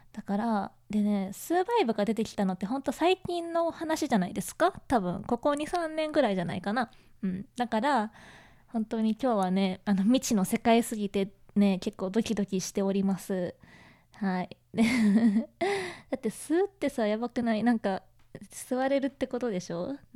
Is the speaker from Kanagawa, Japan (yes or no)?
yes; Kanagawa, Japan; で、出身地は神奈川県です。